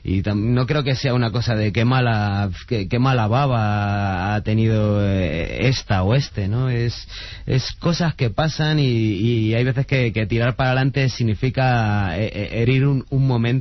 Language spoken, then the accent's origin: Spanish; Madrid, Community of Madrid, Spain; also born or lived in Catalonia; no vinimos a vivir a Madrid, vamos, se fueron ellos y me llevaron consigo, ¿no? Entonces me he criado en Madrid, soy madrileño y catalán de DNI.